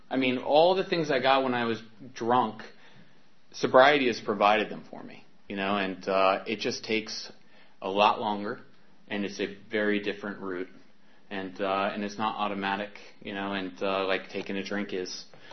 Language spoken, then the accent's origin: English; Virginia, United States; I grew up in Northern Virginia with three sisters and my grandparents and my mom all under the same roof.